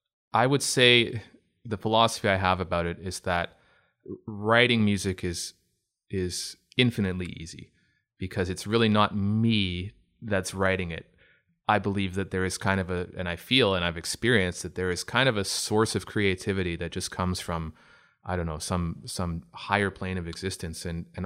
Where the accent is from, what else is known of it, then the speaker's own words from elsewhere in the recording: Oshawa, Ontario, Canada; And I'm here at FMO because I come from the area. I'm from Oshawa. I grew up in Oshawa originally, and then I started my career in Toronto.